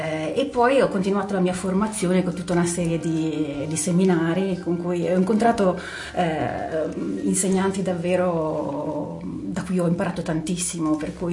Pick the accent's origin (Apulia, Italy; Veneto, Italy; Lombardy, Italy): Lombardy, Italy; Brescia; io sono originaria di Brescia.